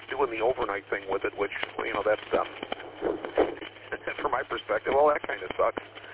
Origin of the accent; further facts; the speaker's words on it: New York, United States; I'm originally from Western New York.